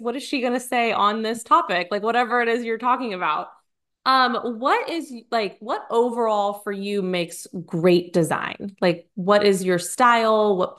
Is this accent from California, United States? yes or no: yes; California, United States; now in Nashville, United States; I'm from California, but I live in Nashville now, and the walls are so much bigger here.